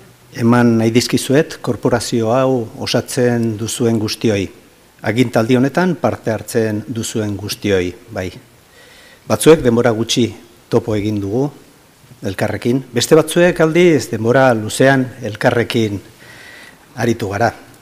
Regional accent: Irun, Basque Country, Spain; Gure lehentasunak izan dira beti Irun eta irundarren beharrak. Ohore bat izan da nire herriko zinegotzi zerbitzaria izatea.

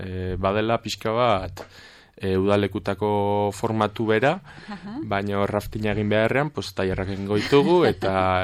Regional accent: Pamplona, Navarre, Spain; Ni Txantreakoa naiz

